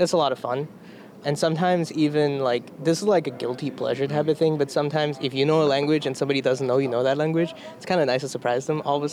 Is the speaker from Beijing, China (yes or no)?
no; Shanghai, China; I grew up in Shanghai, China. So obviously when you live in China, you kind of learn Chinese. And so I've been speaking Chinese since I was one. And my family's from Nepal, so then Nepalese and Hindi are part of, you know, that culture.